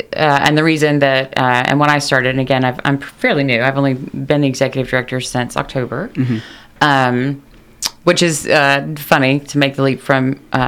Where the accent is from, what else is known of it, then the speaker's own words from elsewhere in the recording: Lexington, Kentucky, United States; I am right here from Lexington, Kentucky.